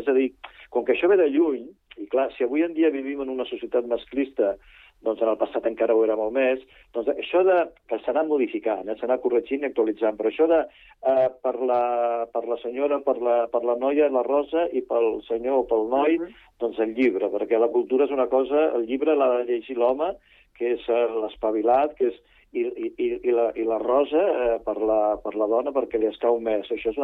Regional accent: Catalonia, Spain; nosaltres som catalans.

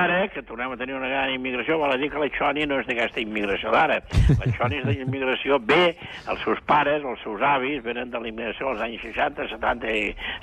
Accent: Catalonia, Spain; com a català i com a nacionalista català?

